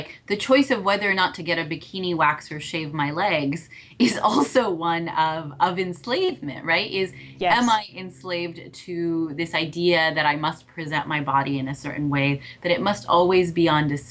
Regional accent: United States; as an American, I also take issue with countries that prevent women from covering.

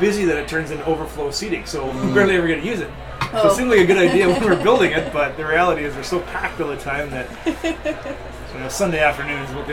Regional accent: Trail, British Columbia, Canada; I think our niche is we're from Trail.

